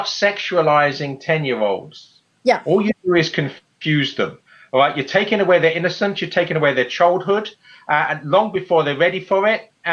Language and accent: English; England, United Kingdom; As an Englishman, I think that only St. John Fisher had the courage to withstand the tyranny of Henry VIII.